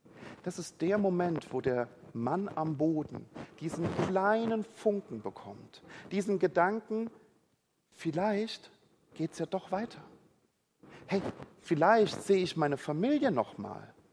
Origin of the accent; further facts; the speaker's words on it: Rhineland-Palatinate, Germany; Und ich habe ja gesagt, ich komme aus der Pfalz.